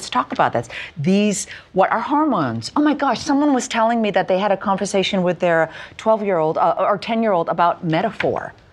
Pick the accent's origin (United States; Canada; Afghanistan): Canada; having been born and raised in Canada, at that point, I've already done films.